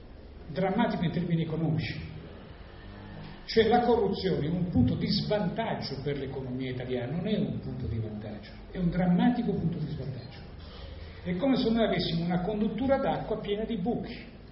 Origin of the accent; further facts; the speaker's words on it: Calabria, Italy; se posso anche permettermi da calabrese